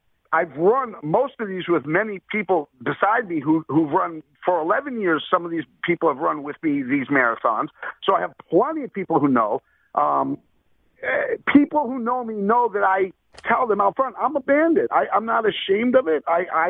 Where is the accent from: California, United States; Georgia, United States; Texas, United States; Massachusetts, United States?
Massachusetts, United States; Springfield; Oh, yeah. I grew up in Springfield, Mass. Winchester Square, 16 acres.